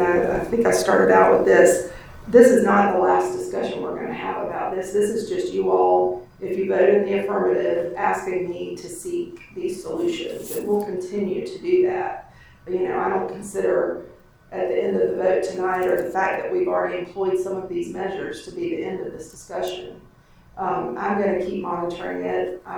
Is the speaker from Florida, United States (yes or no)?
no; Easley, South Carolina, United States; I grew up in Easley. We didn't drive on Clemson home game Saturdays because of the traffic volume that came through there.